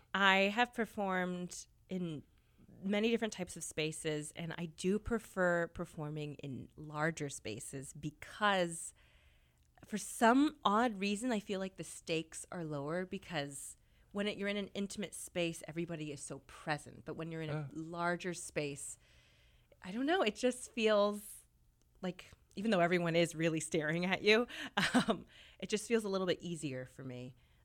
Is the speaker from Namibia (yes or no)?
no; Canada; now in United States; being a Canadian, it was my ticket into New York and to be in this country.